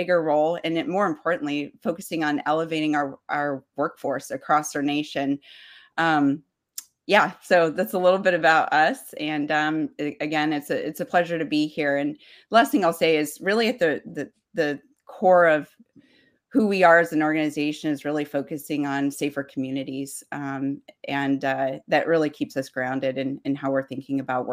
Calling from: Nashville, Tennessee, United States; I am dialing in from Nashville, Tennessee.

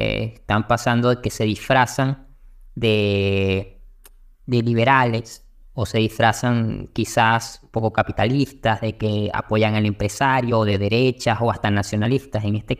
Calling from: Venezuela; Sí, soy de Alianza Libertaria en la parte internacional. Estoy particularmente en Venezuela.

